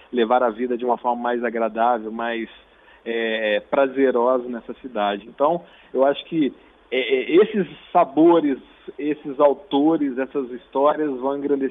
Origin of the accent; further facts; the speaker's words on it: Minas Gerais, Brazil; Eu mesmo, enquanto mineiro